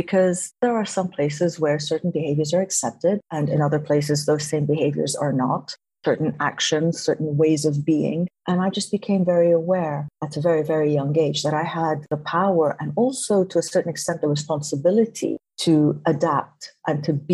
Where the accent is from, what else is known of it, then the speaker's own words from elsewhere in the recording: Lagos, Nigeria; So I grew up in Nigeria, in Lagos, and it was very clear that I was not of that place.